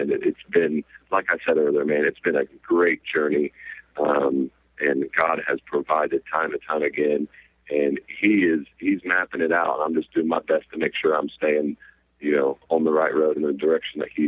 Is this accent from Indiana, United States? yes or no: yes; Muncie, Indiana, United States; Man, I originally am from Muncie, Indiana